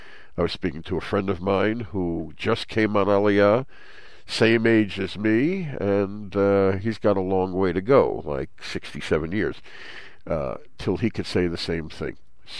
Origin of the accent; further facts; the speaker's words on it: New York, United States; I said, no, I'm from New York.